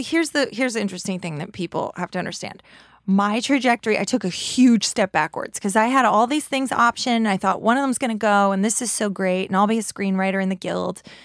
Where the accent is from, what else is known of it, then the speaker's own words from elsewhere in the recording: New York, United States; I just think I'm a New Yorker.